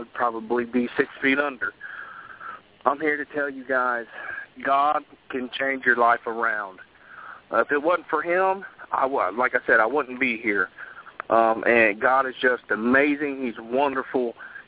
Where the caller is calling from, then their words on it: Dayton, Ohio, United States; I'm located from Dayton, Ohio.